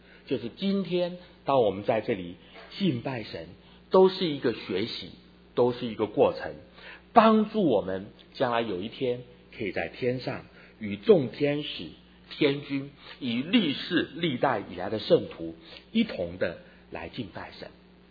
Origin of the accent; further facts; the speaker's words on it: southern Taiwan, Taiwan; 我在台湾的南部这样长大